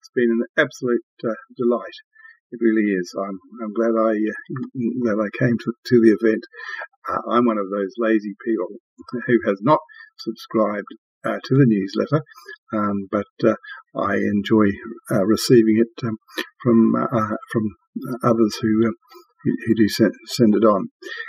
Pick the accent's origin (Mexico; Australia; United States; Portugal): Australia; and I'm from Australia